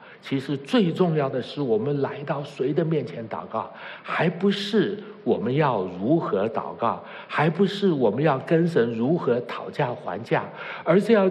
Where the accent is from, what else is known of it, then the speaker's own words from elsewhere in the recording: China; 这个我们中国人拜假神的心态是一模一样的心态。